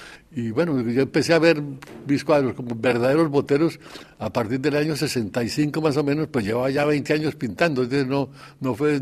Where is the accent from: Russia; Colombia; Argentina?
Colombia; Yo soy colombiano, es normal que lo que uno conoció de niño y de adolescente, pues, siempre queda en la imaginación.